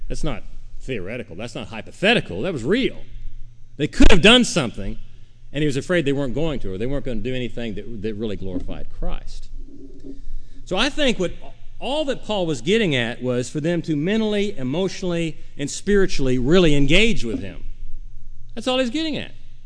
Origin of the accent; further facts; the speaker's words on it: United States; I feel so bad, I'm an American, you know, I have shiny black shoes